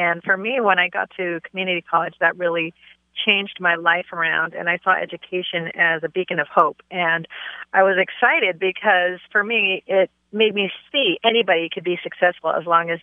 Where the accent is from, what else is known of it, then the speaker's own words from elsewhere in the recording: California, United States; is an educator born and raised in California